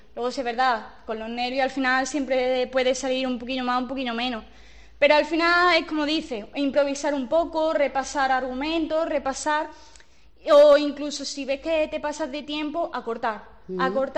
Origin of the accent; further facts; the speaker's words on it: A Coruña, Galicia, Spain; Bueno, mi tierra.